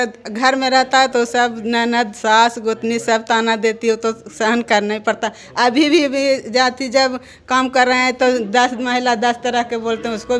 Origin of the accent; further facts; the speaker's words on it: Patna, Bihar, India; मैं पटना के रहने वाली हूँ और 11 समूह देखती हूँ और सीएम के काम करती हूँ।